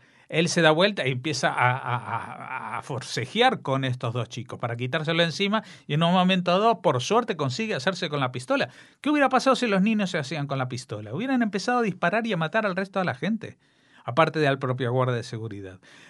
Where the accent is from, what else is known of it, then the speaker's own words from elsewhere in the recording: Spain; nosotros como ciudadanos españoles pagamos los impuestos